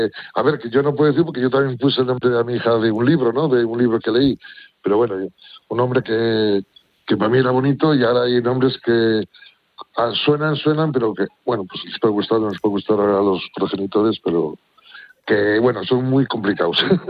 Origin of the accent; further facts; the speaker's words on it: Burgos, Castile and León, Spain; now in Huerta de Rey, Spain; actualmente vivo en Huerta del Rey Mi padre es de Huerta de Rey, aunque yo soy de Gamonal, Burgos.